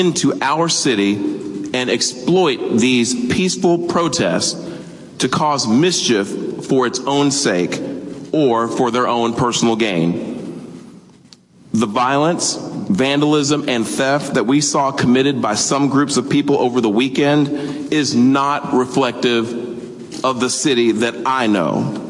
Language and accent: English; Dallas, Texas, United States; I grew up right here in West Dallas and Oak Cliff, and it's the only city that I've ever called or ever wanted to call home. I'm proud to be a Dallasite, a Texan, and an American